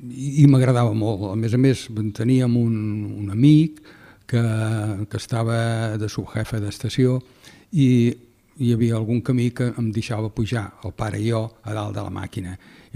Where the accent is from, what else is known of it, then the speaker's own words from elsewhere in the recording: Barcelona, Catalonia, Spain; jo de petit vivia a Barcelona i vivia a la plaça Sant Jaume, al carrer Ferran